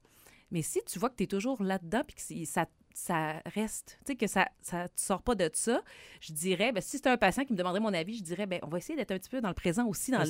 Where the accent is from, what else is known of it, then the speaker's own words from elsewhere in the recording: Quebec, Canada; Je ne sais pas pourquoi je viens du Lac-Saint-Jean, je dois être bizarre.